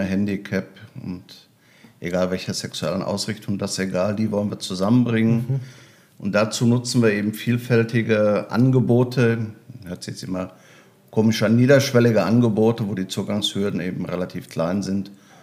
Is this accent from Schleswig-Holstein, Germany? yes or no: no; Wanne-Eickel, North Rhine-Westphalia, Germany; für uns aus Wanne-Eickel